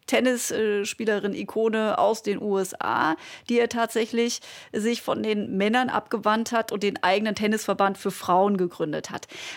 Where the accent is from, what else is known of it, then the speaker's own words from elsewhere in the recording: Baden-Württemberg, Germany; Ich komme aus dem Schwarzwald, vom Land.